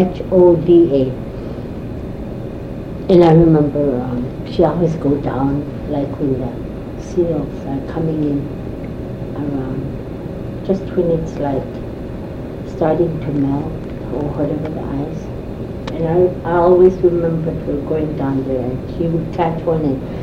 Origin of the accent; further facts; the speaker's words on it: Kaktovik, Alaska, United States; I remember him being spotted when we were growing up in Kaktoli.